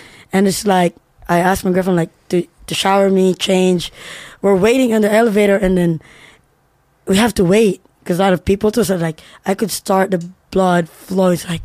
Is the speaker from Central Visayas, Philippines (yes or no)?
yes; Cebu, Central Visayas, Philippines; So you can have it in Cebu, like in my hometown, to eat something very convenient with any dish with that.